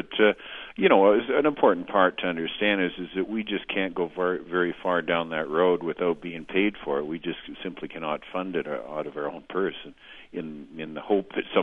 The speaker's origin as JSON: {"language": "English", "country": "Canada", "said": "as a Canadian"}